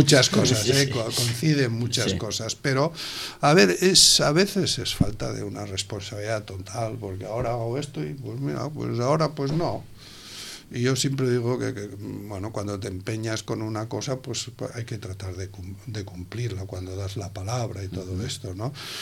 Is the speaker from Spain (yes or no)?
yes; Sitges, Catalonia, Spain; Pero soy de Sitges, somos de Sitges, aunque no parezca, estamos un poquito más al otro lado del Garraf, pero también pertenecemos